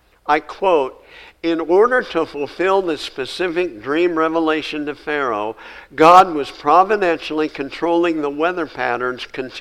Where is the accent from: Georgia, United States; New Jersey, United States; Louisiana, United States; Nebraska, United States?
Nebraska, United States; I grew up on the Republican River in Nebraska. It was like in my backyard, practically.